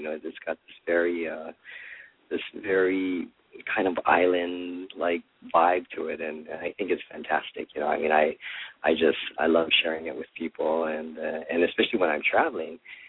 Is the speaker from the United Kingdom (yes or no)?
no; Hawaii, United States; And I guess just growing up in Hawaii, it wasn't unusual to have an ukulele and to play.